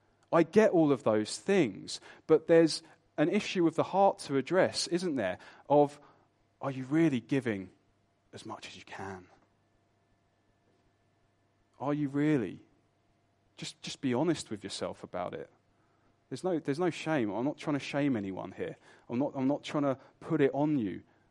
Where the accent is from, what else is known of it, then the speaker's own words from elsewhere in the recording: United Kingdom; We're British, so we'll have a dialogue in our head going, oh, they've gone too far this time.